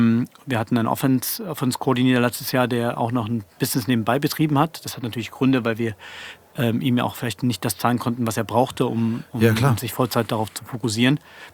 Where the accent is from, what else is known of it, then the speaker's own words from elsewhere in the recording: Leipzig, Saxony, Germany; ich komme aus Leipzig, auch mal hospitieren.